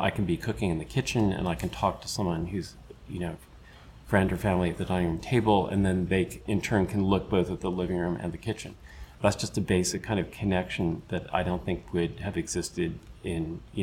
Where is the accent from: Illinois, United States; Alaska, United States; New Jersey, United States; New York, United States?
New York, United States; New York City; So, as a New Yorker, I think it's fair to say there are some buildings that are monuments that are wonderful